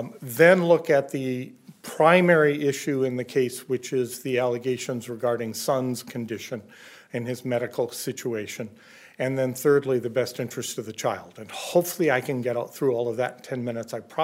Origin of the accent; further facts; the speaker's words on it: Mankato, Minnesota, United States; I'm an attorney from Mankato, Minnesota